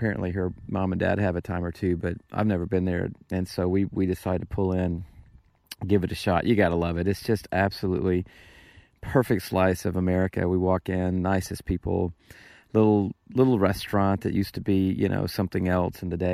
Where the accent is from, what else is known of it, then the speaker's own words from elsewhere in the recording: Atlanta, Georgia, United States; I'm from Atlanta, Georgia, grew up in the city, became a country farm person when I met Shelley.